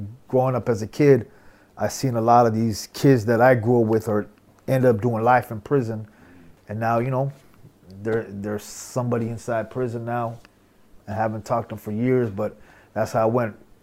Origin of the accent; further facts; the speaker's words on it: California, United States; And, you know, we grew up in Southern California, so it don't matter who you are.